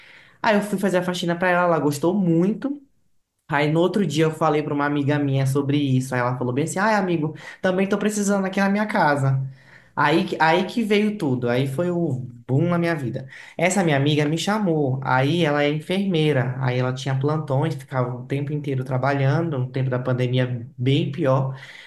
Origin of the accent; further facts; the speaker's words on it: Manaus, Amazonas, Brazil; now in São Paulo, Brazil; Então, eu sou nascido e criado em Manaus, né? Sou do Amazonas, minha família inteira é de lá. Eu moro em São Paulo faz pouco tempo, acho que tem 2 anos e meio só. Eu sou de família humilde, né?